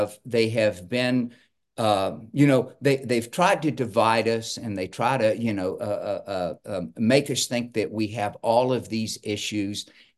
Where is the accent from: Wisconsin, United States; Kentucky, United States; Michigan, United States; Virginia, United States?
Kentucky, United States; I was born and raised in Kentucky country, but I am from a military family.